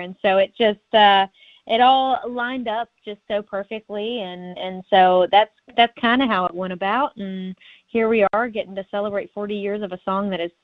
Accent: Tulsa, Oklahoma, United States; born there; And I was born in Tulsa, Oklahoma.

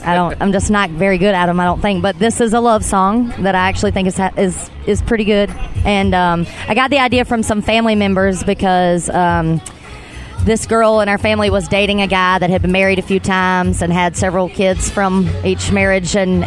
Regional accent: Georgia, United States; now in Nashville, United States; I'm from Georgia, so I guess that's where the accent's from.

